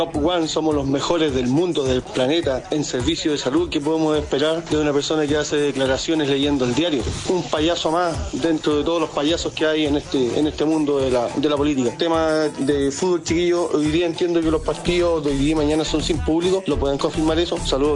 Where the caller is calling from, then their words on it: Santiago, Santiago Metropolitan Region, Chile; acá de Santiago.